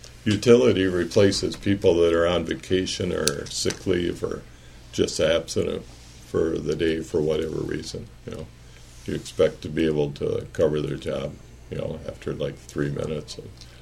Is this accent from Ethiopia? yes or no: no; DeWitt, Michigan, United States; born or raised there; also born or lived in Lansing